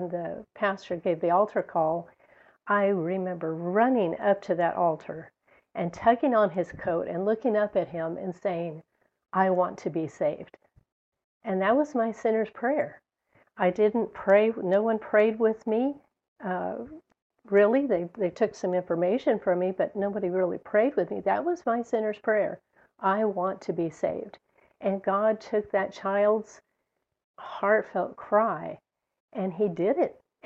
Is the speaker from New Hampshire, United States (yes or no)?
no; El Paso, Texas, United States; I was raised in El Paso, so I was a desert rat. And we went to the Catholic Church as a family.